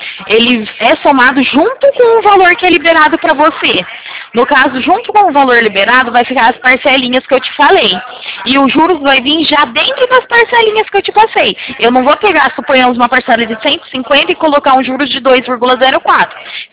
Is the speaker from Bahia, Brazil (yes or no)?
no; Arapongas, Paraná, Brazil; Sou da cidade próxima, sou de Araponga